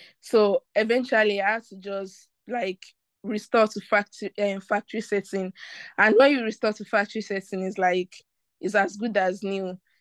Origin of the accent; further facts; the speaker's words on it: Nigeria; accent: Nigerian; me, I'm just talking my normal Nigeria accent that me I have.